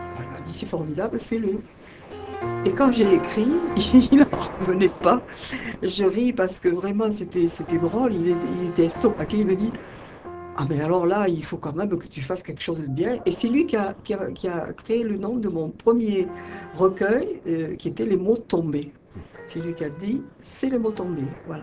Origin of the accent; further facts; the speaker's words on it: Decazeville, Occitanie, France; Mais je suis native de Decazeville.